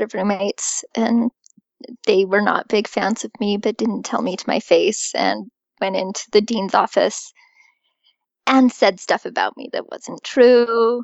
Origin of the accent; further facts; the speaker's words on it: Idaho, United States; I grew up in very close to Rexburg, Idaho, and my hometown was over 99% Mormon. So it was a very Mormon upbringing.